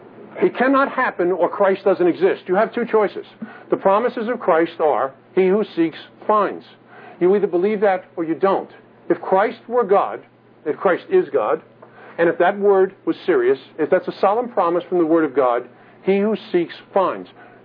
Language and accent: English; Bronx, New York, United States; born there; I was born in the Bronx in New York City. No matter what I do for the rest of my life, I can never change where I was born.